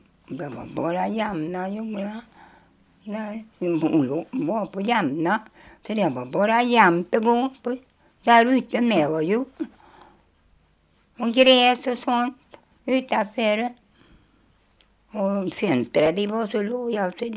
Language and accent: Swedish; Fridene, Västra Götaland County, Sweden; born there; Jag är född, vi är födda i Fridene allihopa.